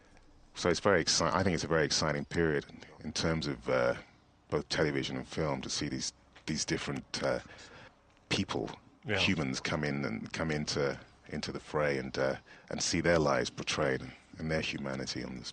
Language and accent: English; Nigeria; I'm actually from Nigeria, originally.